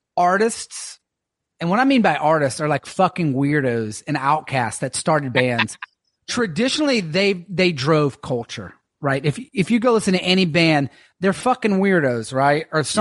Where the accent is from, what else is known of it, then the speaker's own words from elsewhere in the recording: the South, United States; I'm from the South, so I'm very, very Southern as it is.